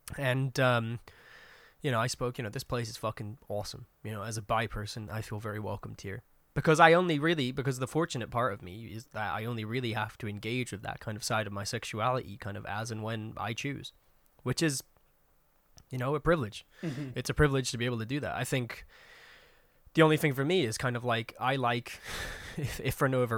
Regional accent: Yorkshire and the Humber, United Kingdom; I grew up in West Yorkshire, that's where I'm from

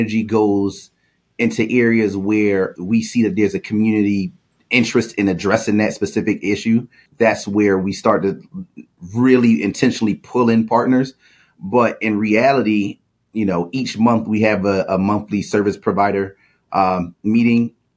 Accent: Hartford, Connecticut, United States; Because again, I'm from Hartford myself. I've grown up here.

